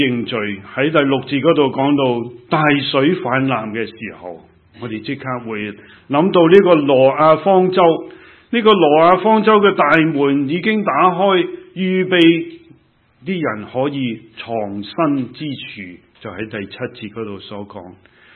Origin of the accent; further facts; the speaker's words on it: China; 就如我们中国人所说的